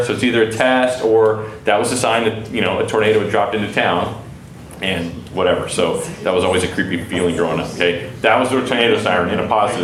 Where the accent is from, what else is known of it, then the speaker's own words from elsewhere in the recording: Texas, United States; you know, the tornado siren that we used to have growing up in Texas.